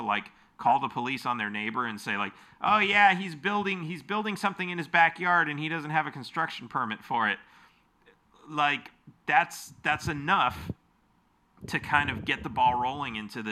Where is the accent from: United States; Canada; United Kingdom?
United States; Los Angeles, California; I mean, I grew up in Los Angeles and we used to think like, yeah, the entire world must live in cities like this.